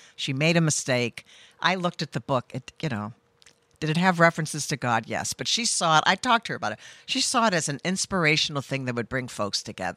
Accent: Massachusetts, United States; moved away as an adult; now in Rhode Island, United States; No, I grew up on the Cape and went to college in Oregon, which is probably where I got most of my politics

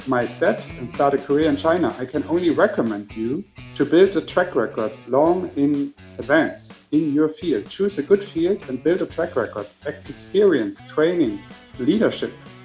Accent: Germany; growing up in Germany with my mom from Ireland.

